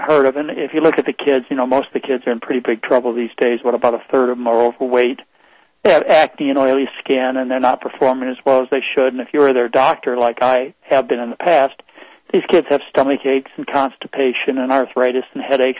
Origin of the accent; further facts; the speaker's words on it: Michigan, United States; I was raised in Michigan. Okay. I was raised in Michigan, Midwest, parents who really cared about me, fortunately.